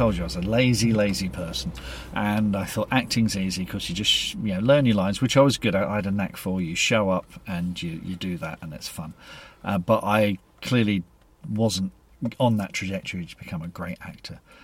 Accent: London, United Kingdom; accent: Cockney; also born or lived in Surrey; I grew up in London, working class family. My wife knows when I speak to my family on the phone because I turn into a Cockney geezer again. But then we moved to Surrey

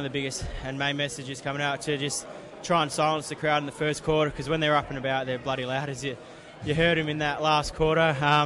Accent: Melbourne, Victoria, Australia; I'm from Melbourne

